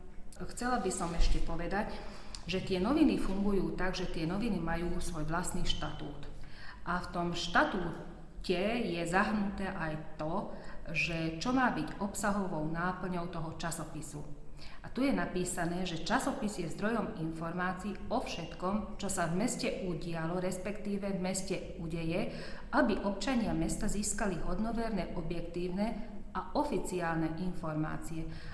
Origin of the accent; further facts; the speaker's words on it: Sládkovičovo, Trnava Region, Slovakia; also born or lived in Bratislava; now in Štúrovo, Slovakia; Nie, pochádzam z Bratislavy, ja som sa v Bratislave narodila. A potom som vyrastala, akože základnú školu som navštevovala v Sládkovičove, gymnázium v Galante a tak. Ja som sa do Štúrova prisťahovala, tuším, roku 2004, pred 20 rokmi.